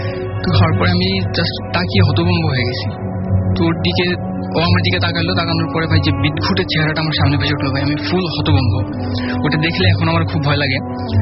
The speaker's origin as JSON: {"language": "Bangla", "region": "Dhaka Division", "country": "Bangladesh", "lives_now": "Dhaka, Bangladesh", "said": "আমি মিরপুর থেকে … তো আমি আজকে যে ঘটনাটা শেয়ার করবো সেটি আমার গ্রামের বাড়িতে ঘটা যেটা ফরিদপুরের আফরানাঙ্গা থানা বাজরা গ্রাম তো ভাই আমার বাসাটা হচ্ছে মধুমতী নদীর পাড়ে"}